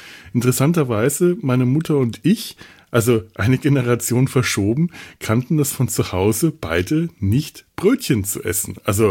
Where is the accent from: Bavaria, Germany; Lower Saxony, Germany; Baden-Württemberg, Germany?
Bavaria, Germany; ich komme ja aus Franken